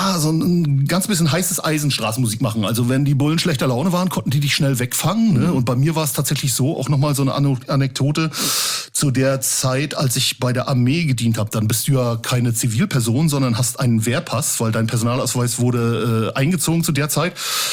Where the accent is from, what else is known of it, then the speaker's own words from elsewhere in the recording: Rostock, Mecklenburg-Vorpommern, Germany; born there; Wo ich geboren bin, in der Hansestadt, in der wunderschönen Hansestadt Rostock.